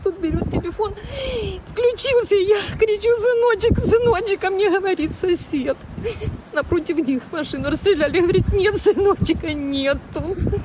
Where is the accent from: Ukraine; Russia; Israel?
Ukraine; Donetsk, Donetsk Oblast; moved away as an adult; Я вообще-то из Донецка, я дончанка. И я в 14 году вынуждена была уехать